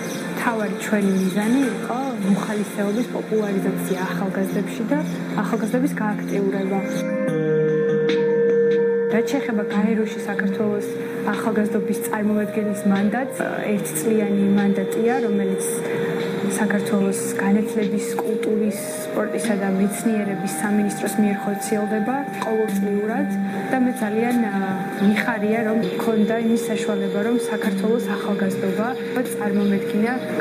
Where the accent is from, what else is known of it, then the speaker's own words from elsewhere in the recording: Tbilisi, Georgia; ფილიში დავიბადე და გავიზარდე. ყოველთვის გრძნობდი თავს ქართული სოციუმის და ქართული რეალობის ნაწილად. მე ვარ ქართველი ებრაელი.